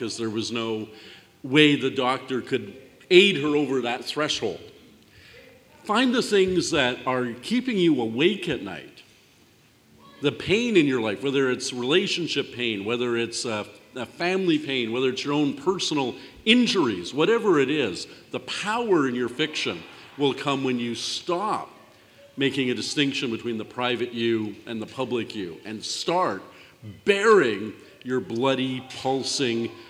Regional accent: Canada; just I'm from Canada.

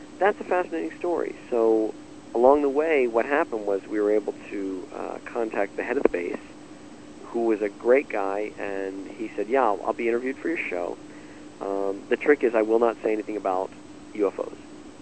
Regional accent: United States; I'm an American, and I'm very proud of what I do.

